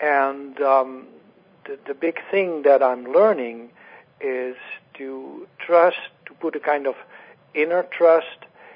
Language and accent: English; Netherlands; English is a second language; I'm from the Netherlands